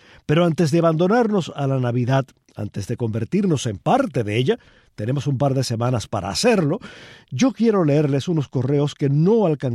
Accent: Palma Soriano, Santiago de Cuba, Cuba; somos coterráneos, usted y yo, que yo viví toda mi infancia allí, en Palma, en la calle Maceo número 159

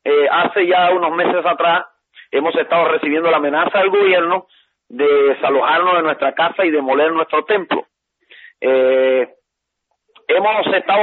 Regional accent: Cuba; soy cubano, vivo en Cuba. Estoy acá de visita en Miami

